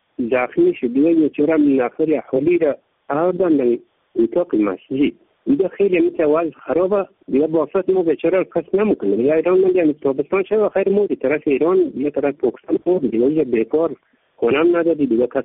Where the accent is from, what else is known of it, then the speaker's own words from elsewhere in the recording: Baghlan, Afghanistan; این مهاجرین بغلان مرکزی 4000 خانه از پاکستان و ایران آمدیم.